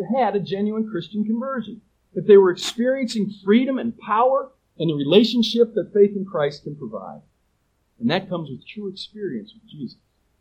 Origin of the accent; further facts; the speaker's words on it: New England, United States; Now, I'm from New England. You didn't even say hi to people in New England.